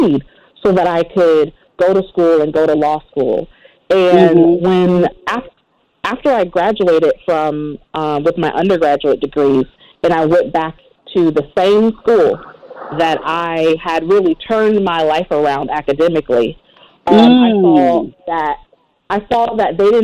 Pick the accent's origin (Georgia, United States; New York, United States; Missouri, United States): Georgia, United States; Well, I grew up in this area. I'm from Canada, Georgia. I grew up in Gwinnett County, and I was one of the very fortunate ones.